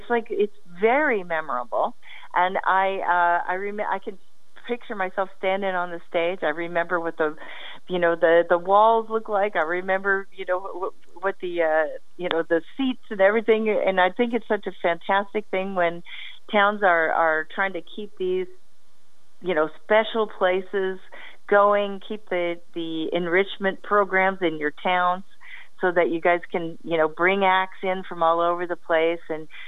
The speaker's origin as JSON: {"language": "English", "region": "Illinois", "country": "United States", "tie": "born or raised there", "said": "Well, as I grew up in Illinois, so it was always a special Christmas if we ended up snowing"}